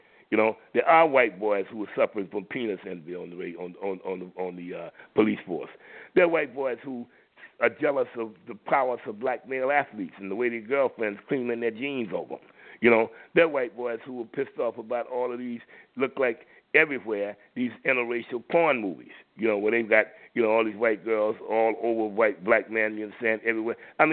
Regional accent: Florida, United States; Where I grew up out in Florida, them crackers wouldn't have spent a dime to stop black people from killing black people.

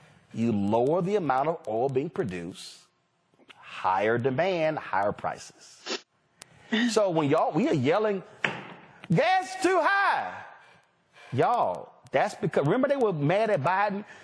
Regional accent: Houston, Texas, United States; Y'all, I am from Houston, Texas. It is the petrochemical capital of the world.

